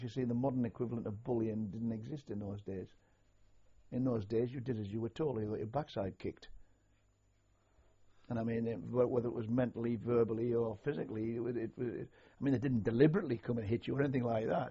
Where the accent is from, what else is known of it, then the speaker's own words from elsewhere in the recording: Sunderland, North East England, United Kingdom; In those days, I came from Sunderland area, Durham. I spoke quite a colloquial language because that's the way you spoke.